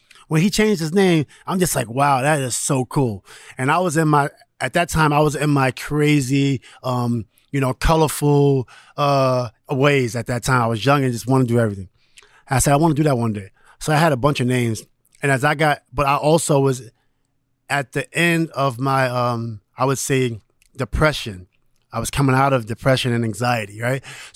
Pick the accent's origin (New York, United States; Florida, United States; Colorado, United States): New York, United States; New York City; Because I'm from New York City.